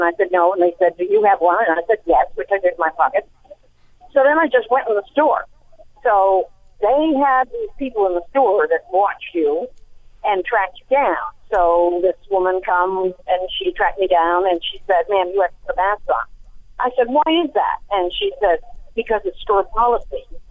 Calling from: Maine, United States; I am calling from Maine, first time calling

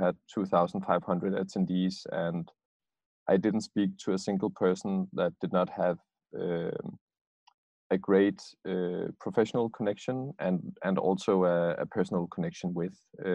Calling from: Copenhagen, Capital Region, Denmark; I am calling directly from BloxHub, which is a sustainability and innovation, urban innovation hub in the heart of Copenhagen.

